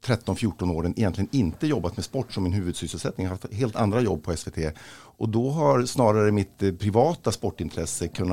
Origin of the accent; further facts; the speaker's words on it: Kiruna, Norrbotten County, Sweden; Jag vet inte, jag är uppvuxen i Kiruna.